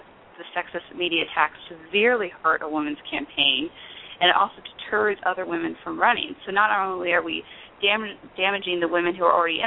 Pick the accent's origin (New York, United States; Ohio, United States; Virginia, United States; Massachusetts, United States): Ohio, United States; Cincinnati; I grew up in Cincinnati, Ohio, strong Midwest background.